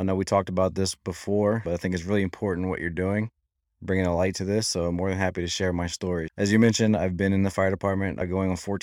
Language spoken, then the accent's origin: English; Alexandria, Virginia, United States; I grew up in Alexandria, Virginia, born and raised.